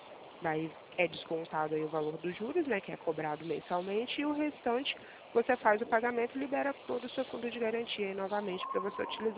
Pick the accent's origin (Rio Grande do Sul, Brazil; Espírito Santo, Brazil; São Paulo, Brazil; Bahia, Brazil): São Paulo, Brazil; Cordeirópolis; Nós somos de Corderópolis, interiorzinho aqui de São Paulo.